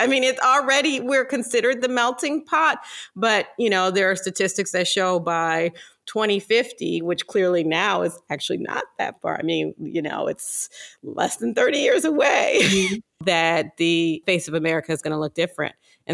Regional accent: Ohio, United States; now in New York, United States; I'm originally from Ohio and I had come to New York for a different job while I was in college.

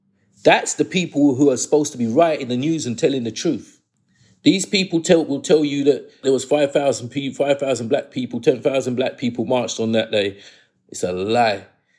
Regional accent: England, United Kingdom; born there; I was born in England.

